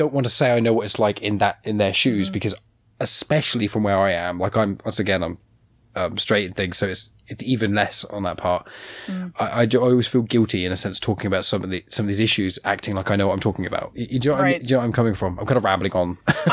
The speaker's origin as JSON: {"language": "English", "town": "Southampton", "region": "South East England", "country": "United Kingdom", "said": "I'm from Southampton in England, which is right down south."}